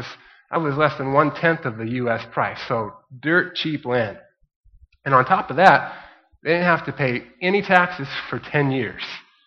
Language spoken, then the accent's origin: English; New Mexico, United States; And 15 miles beyond that was the town where my wife and I grew up in New Mexico.